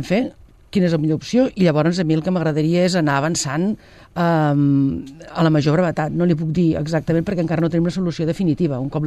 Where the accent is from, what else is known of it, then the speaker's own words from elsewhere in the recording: Sabadell, Catalonia, Spain; jo sóc de Sabadell